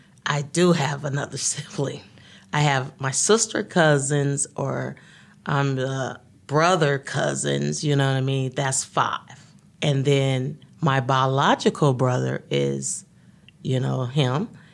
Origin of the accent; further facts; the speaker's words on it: Hamilton, Ohio, United States; now in Cincinnati, United States; Well, I'm from Hamilton, Ohio, and I have lived in different places, though, although I'm from Hamilton.